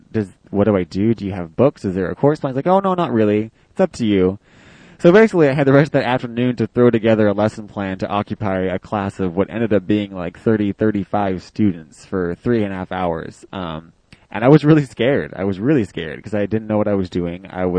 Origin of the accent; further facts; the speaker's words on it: Oregon, United States; while I'm from Oregon, so I'm used to the rain and the cold, it wasn't a big deal.